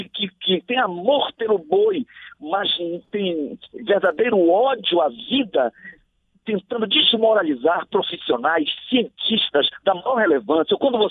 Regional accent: Brazil; Eu fico triste como brasileiro e como deputado federal.

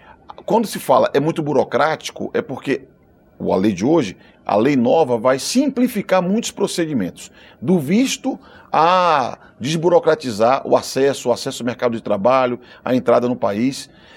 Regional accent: São Paulo, Brazil; lá do meu estado, o estado de São Paulo

